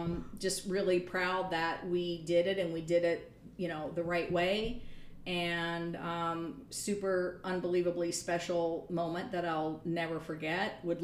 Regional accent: Saline, Michigan, United States; She grew up in my hometown of Saline.

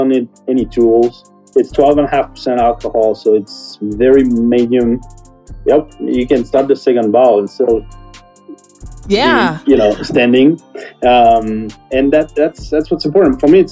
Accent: Provence-Alpes-Côte d'Azur, France; now in United States; And that's why I grew up in Provence, so I'm skewed towards light and pink.

